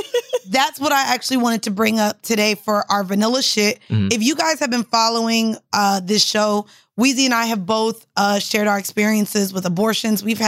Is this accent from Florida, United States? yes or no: yes; Orlando, Florida, United States; Y'all know I'm from Orlando. So I was just like running up to the seals like how I would at SeaWorld.